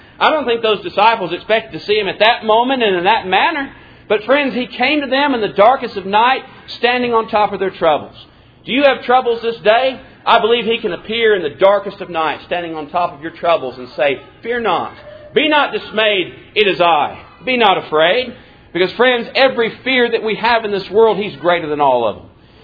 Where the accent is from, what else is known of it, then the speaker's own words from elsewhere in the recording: Midland, Texas, United States; The joke around my hometown in West Texas, Midland, Texas, is out there in the middle of nowhere.